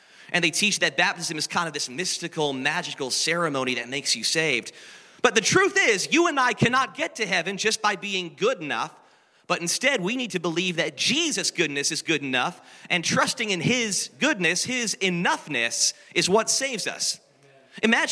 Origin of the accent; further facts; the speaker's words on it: Canada; And as a Canadian, I was in deep mourning.